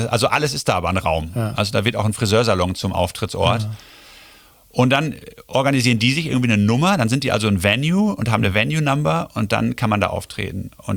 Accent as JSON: {"language": "German", "country": "Germany", "said": "Wenn ich gesagt habe, ich bin Deutscher, haben die sich totgelacht."}